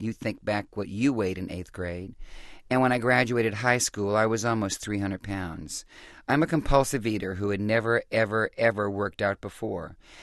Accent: New Orleans, Louisiana, United States; Well, I was a very overweight child. I'm from New Orleans, Louisiana.

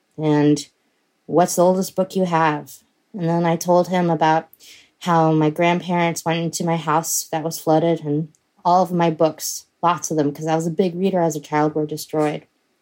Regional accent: Houston, Texas, United States; In 2001, my hometown of Houston was hit by a tropical storm, and I was on vacation in Connecticut.

